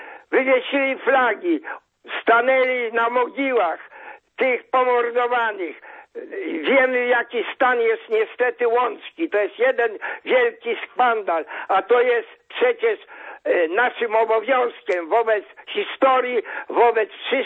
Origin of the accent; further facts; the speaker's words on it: Warsaw, Masovian Voivodeship, Poland; jako Warszawiak